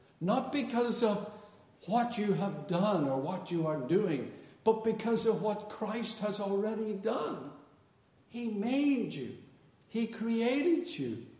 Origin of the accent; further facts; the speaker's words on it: Belfast, Northern Ireland, United Kingdom; we grew up in Belfast. I lived in the West Belfast, and that was close to the Distillery Football Club's ground.